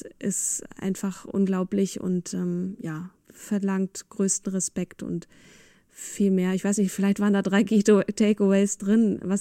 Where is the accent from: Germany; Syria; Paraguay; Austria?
Germany; dass ich so wohlwollend als Piefke akzeptiert war in Wien.